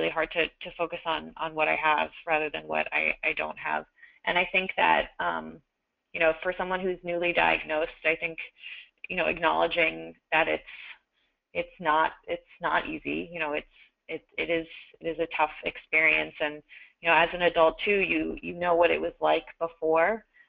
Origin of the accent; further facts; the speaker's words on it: New York City, New York, United States; I'm from New York City, so I kind of knew the deal